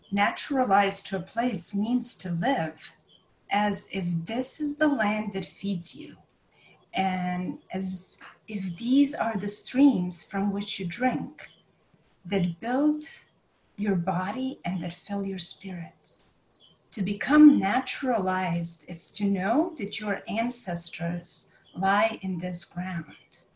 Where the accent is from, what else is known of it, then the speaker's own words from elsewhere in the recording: Belgrade, Serbia; now in Greenville, United States; I was born and raised in Yugoslavia. And by the time I left my country, it changed its name to the Federal Republic of Yugoslavia. And now, when I visit my birth city of Belgrade, I go to Serbia. And I'm here in Greenville, South Carolina.